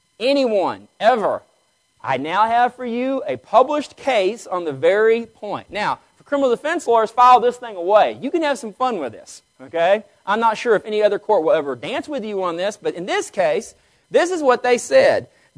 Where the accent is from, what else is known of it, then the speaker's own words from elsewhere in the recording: Vernon, Texas, United States; I'm from Vernon, Texas.